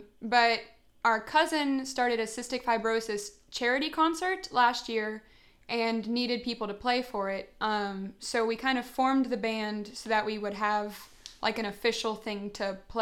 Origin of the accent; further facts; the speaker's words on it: Morgantown, West Virginia, United States; We're both from Morgantown, and so we decided we wanted to name the band after the state.